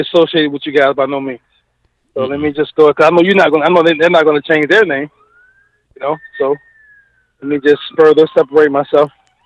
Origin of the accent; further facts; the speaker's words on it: Norfolk, Virginia, United States; Born and raised in Norfolk, Virginia.